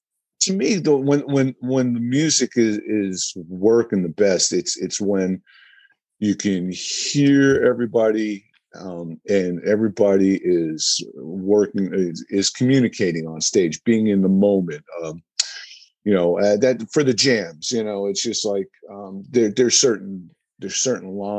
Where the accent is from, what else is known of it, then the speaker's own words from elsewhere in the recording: New Jersey, United States; it turns out we have a lot of old friends, mutual old friends, just growing up in New Jersey and being musicians.